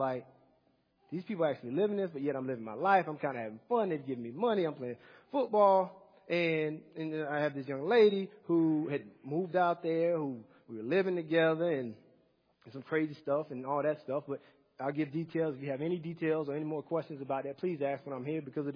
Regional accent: the South, United States; me growing up in the South, I go to the church, and it's a multi-ethnic church.

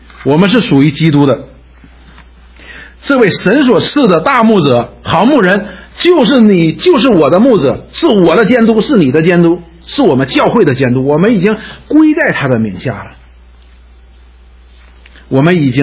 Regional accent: China; 实际作为我们中国人来说

